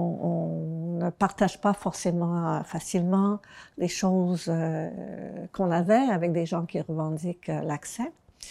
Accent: Montreal, Quebec, Canada; j'ai grandi à Montréal à un moment où les rapports de pouvoir entre les anglophones dominants et les francophones dominés étaient en train de changer.

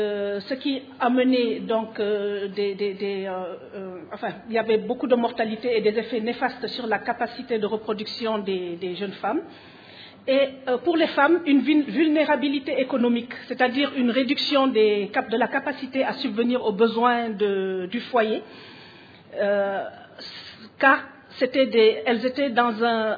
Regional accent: Burkina Faso; Je viens du Burkina.

